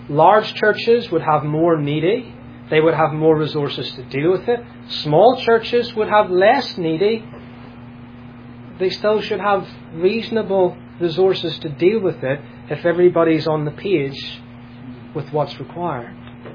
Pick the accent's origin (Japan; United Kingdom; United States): United Kingdom; especially when you're American and I'm British